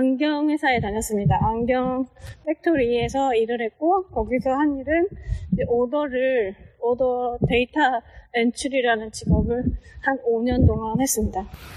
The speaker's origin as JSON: {"language": "Korean", "region": "Seoul", "country": "South Korea", "tie": "born or raised there", "moved": "as an adult", "lives_now": "United States", "said": "고향은 대한민국 서울에서 태어났어요."}